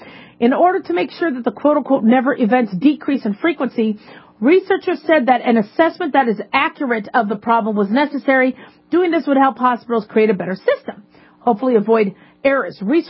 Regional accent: Las Vegas, Nevada, United States; I'm from Las Vegas.

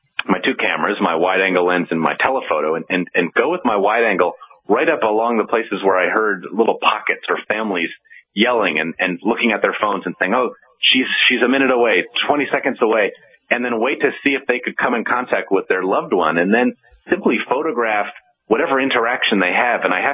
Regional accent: Boston, Massachusetts, United States; And just as a Bostonian, a very, very worthwhile experience.

